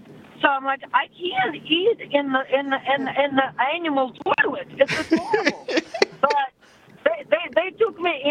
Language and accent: English; Russia; now in United States; I'm from Russia, so but I'm here as of 1995, so I consider myself a Vistanite already.